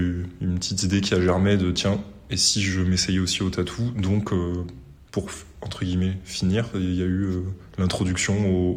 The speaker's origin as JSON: {"language": "French", "town": "Montpellier", "region": "Occitanie", "country": "France", "said": "Mm-hmm. Je viens de Montpellier, je suis un pur produit montpelliérain."}